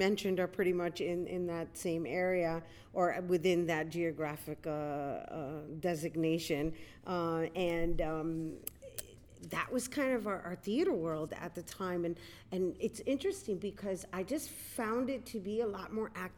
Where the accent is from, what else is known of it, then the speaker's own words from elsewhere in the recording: New York, United States; So I'm born and raised in El Barrio, New York. My family was in a radius of like 118 and 119.